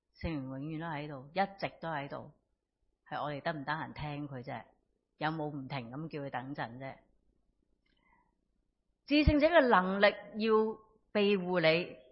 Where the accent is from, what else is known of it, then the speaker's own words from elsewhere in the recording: Hong Kong; 我哋嘅香港有好多好嘢嘅，而且我哋香港人有好多好嘅质素嘅。